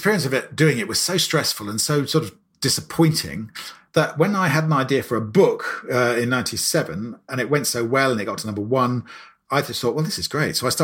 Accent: Maidenhead, South East England, United Kingdom; go back to my hometown in Maidenhead and stand for Parliament

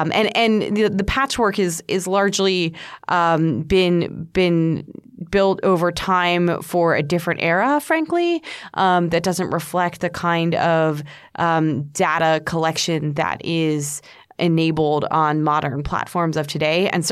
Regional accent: United States; look, I'm an American and we tend to be a little bit individualist.

